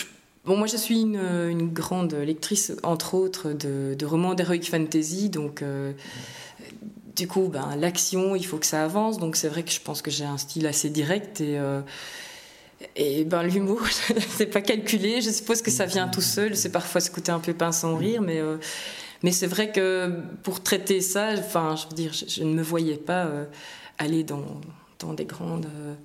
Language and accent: French; Auderghem, Brussels, Belgium; moi je suis une bruxelloise, j'aime ma ville et donc j'y suis attachée. Je suis auderghemoise